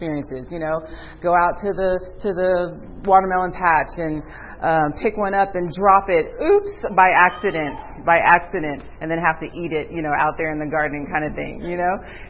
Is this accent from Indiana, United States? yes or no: no; Bronx, New York, United States; born there; I was born in Bronx, New York. In the city, concrete jungle.